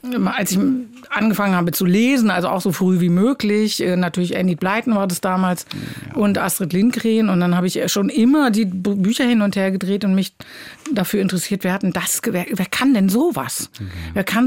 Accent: Wedemark, Lower Saxony, Germany; ja, Wedemark bin ich auch quasi aufgewachsen

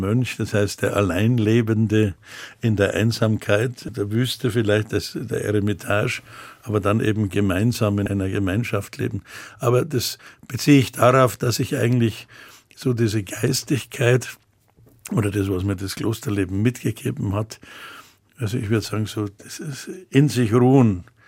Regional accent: Munich, Bavaria, Germany; accent: Munich Bavarian; So bin ich da in München groß geworden. Man merkt am Münchner natürlich auch am Dialekt. Das ist nicht das reine Bayerisch, sondern es ist etwas verstädtert. Also Hochdeutsch mit bayerischer Einfärbung.

